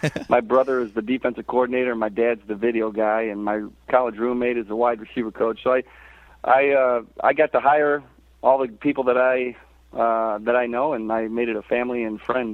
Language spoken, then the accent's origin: English; Sugar Grove, Illinois, United States; also born or lived in Aurora; I was born in Aurora and grew up about 10 miles outside of Aurora in a little town called Sugar Grove.